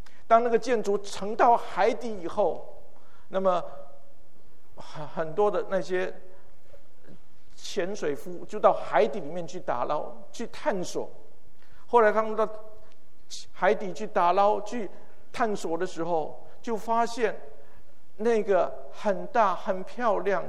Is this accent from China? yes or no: no; Hualien, Hualien County, Taiwan; 我是在台湾的花莲长大